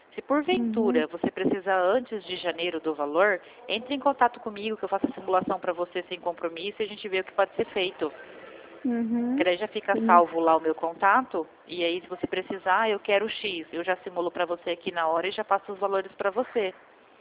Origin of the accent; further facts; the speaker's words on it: Presidente Prudente, São Paulo, Brazil; Eu sou daqui do estado de São Paulo, Presidente Prudente.